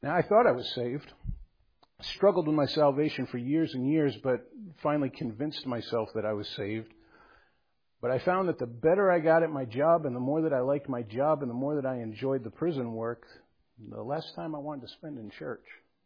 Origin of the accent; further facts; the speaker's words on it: Connecticut, United States; moved away as an adult; also born or lived in Maine; when I was 22, I moved from Connecticut to the state of Maine, and I took a job there as a prison guard